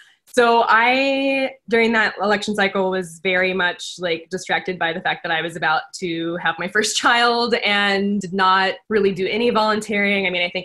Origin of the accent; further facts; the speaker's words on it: Texas, United States; moved away; also born or lived in New York; I grew up in Texas where it was very red when I last was able to vote there. And then I lived in New York where it was always very blue. And now I'm in Oregon